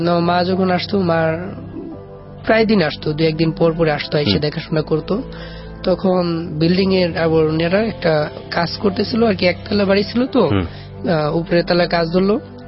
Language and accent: Bangla; Manikganj, Dhaka Division, Bangladesh; পরে আমি বললাম যে আমার বাড়ি মানিকগঞ্জ, আমার কাছে দেখেন ইয়ার কমিশনার নাম্বার আছে